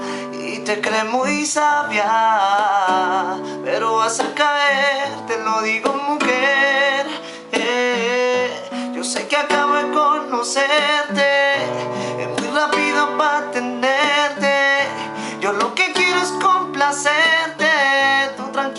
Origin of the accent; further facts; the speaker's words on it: Medellín, Antioquia, Colombia; Hola amigos … soy de Medellín, Medellín, Colombia